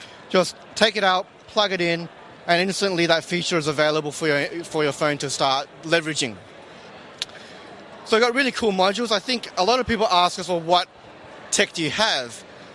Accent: Australia; I'm Australian

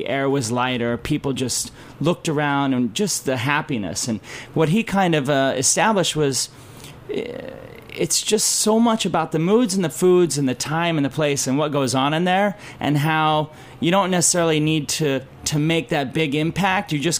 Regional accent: Idaho, United States; moved away as an adult; now in San Francisco, United States; having him visit when I grew up in Idaho to when I first moved to San Francisco when I was 21.

